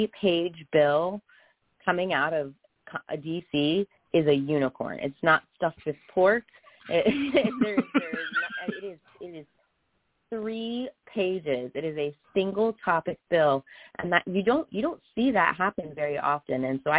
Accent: the South, United States; And I was raised in the South.

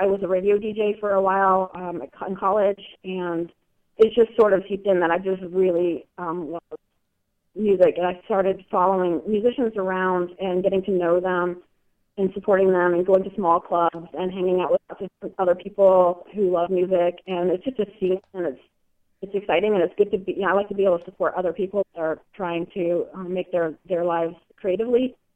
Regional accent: Midwest, United States; I grew up mostly in the Midwest, but by the time I was in high school, my parents have moved us to like 6 different states

